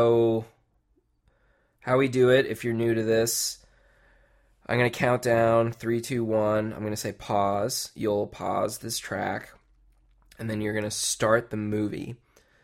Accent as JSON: {"language": "English", "region": "Texas", "country": "United States", "said": "But I'm from Texas, and we do the long A."}